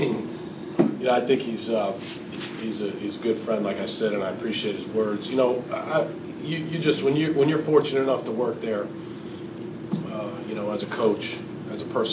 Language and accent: English; Massachusetts, United States; born or raised there; also born or lived in Dorchester